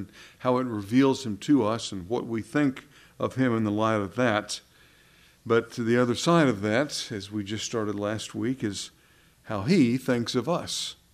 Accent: Texas, United States; I thought, oh, come on. We're from Texas. And she went on about how much she loved our accent.

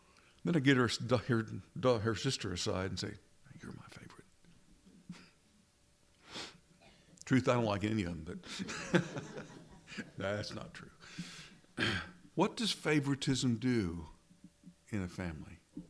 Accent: Louisiana, United States; I'm from Louisiana originally, picayune-ish.

